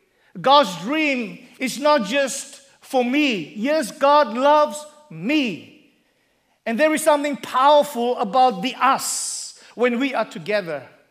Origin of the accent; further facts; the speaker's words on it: South Africa; English is a second language; And there is something that I can tell my wife in my mother tongue, which is one of the 11 official languages of South Africa, that is very special to me.